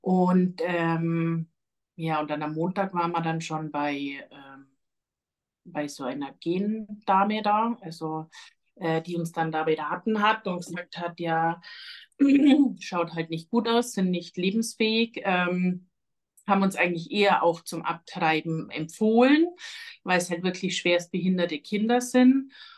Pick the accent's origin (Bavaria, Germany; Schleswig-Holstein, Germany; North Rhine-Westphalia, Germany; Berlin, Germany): Bavaria, Germany; Der ist bumper gesund, wie man bei uns in Bayern sagt.